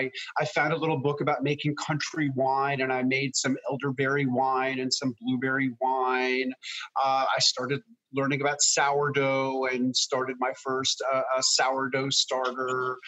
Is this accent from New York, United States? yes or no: yes; New York City, New York, United States; as a kid growing up in New York City, I loved pickles. My grandparents were immigrants from Eastern Europe.